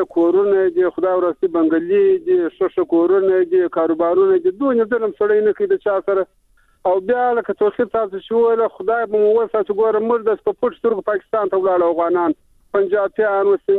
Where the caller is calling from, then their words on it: Kandahar, Afghanistan; ملکندار ولایت